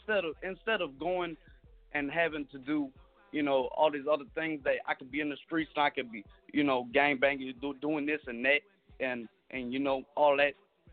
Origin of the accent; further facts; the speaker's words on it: New Orleans, Louisiana, United States; I'm from New Orleans, Louisiana.